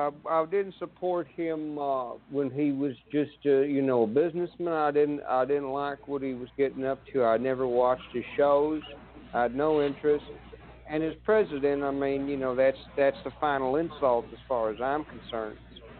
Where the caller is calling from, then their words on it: Missouri, United States; I'm calling from Missouri.